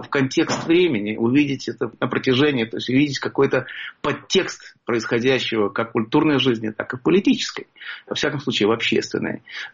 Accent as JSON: {"language": "Russian", "country": "Russia", "tie": "born or raised there", "said": "Когда я рос в России, Америка была любимой страной."}